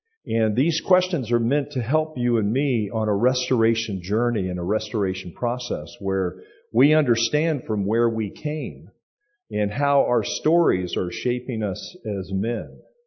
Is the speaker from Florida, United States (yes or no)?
yes; Miami, Florida, United States; born there; also born or lived in England; I told you I was born in Miami, moved to England, played sports.